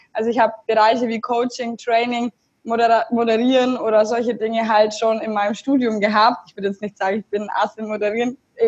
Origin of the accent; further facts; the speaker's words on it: Augsburg, Bavaria, Germany; ich komme aus Augsburg, ich will mal was anderes sehen.